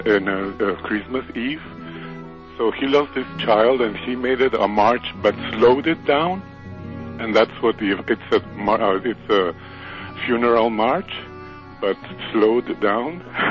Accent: Mexico City, Mexico; moved away as an adult; now in Manhattan, United States; from Manhattan. I'm from Mexico City, actually lived here for 20 years.

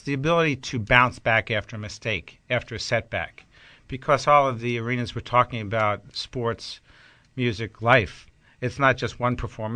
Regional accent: Long Island, New York, United States; Well, I grew up on Long Island. My father was in the Army Air Corps

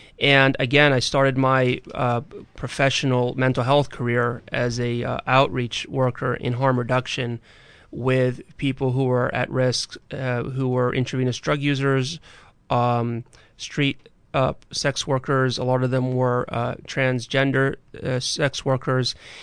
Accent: Pennsylvania, United States; now in New York, United States; Well, originally when I came to New York, I'm from Pennsylvania.

